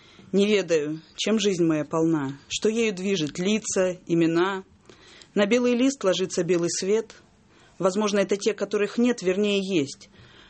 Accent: Rostov Oblast, Russia; А мы с ним еще и земляки. Я выросла под Ростовом

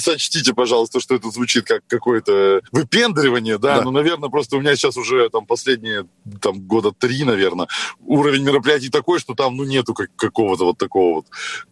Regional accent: Kostroma, Kostroma Oblast, Russia; я начинал вести свадьбы в Костроме. Я родом из Костромы просто.

